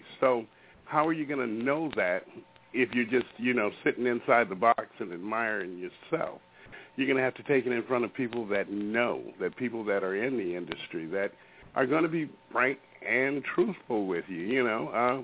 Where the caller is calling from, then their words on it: Washington, United States; I'm calling in from Washington State. I'm up here by Seattle, Washington.